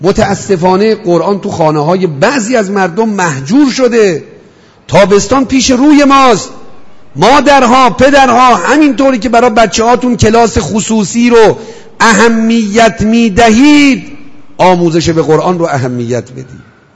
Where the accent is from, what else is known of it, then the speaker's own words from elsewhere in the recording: Shiraz, Fars, Iran; گفت شما کجایی هستی؟ گفتم من اهل شیراز.